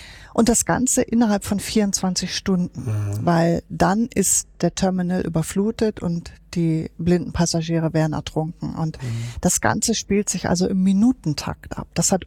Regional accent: Hamburg, Germany; Und nein, man kann das als Hamburger auch nicht alles erfassen.

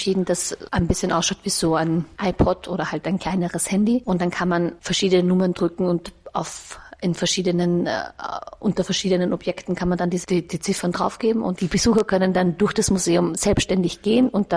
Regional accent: Vienna, Austria; ich bin ja selber, ich sage jetzt einfach mal, eine Ur-Wienerin. Ich bin in Wien aufgewachsen, geboren und hier zur Schule gegangen

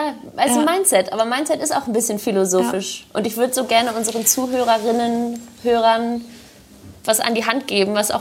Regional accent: Hamburg, Germany; in Hamburg. Meine Heimat.

